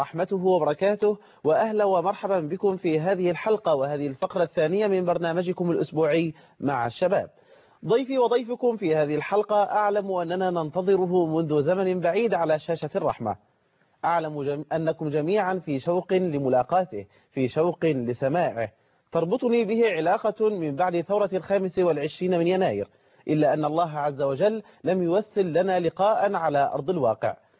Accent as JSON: {"language": "Arabic", "town": "Mansoura", "region": "Dakahlia", "country": "Egypt", "said": "المنصوره."}